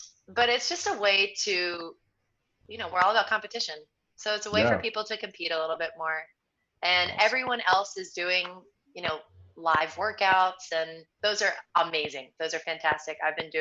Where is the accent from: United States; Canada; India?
United States; Virginia Beach, Virginia; now in New York, United States; So I'm from Virginia, like the Virginia Beach area. I moved up to New York about 6 years ago